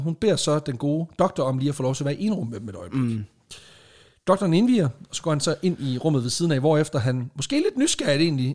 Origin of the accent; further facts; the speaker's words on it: Region of Southern Denmark, Denmark; Jeg er fra Sønderjylland, men ikke den side af Sønderjylland, okay, så lige slap af et øjeblik.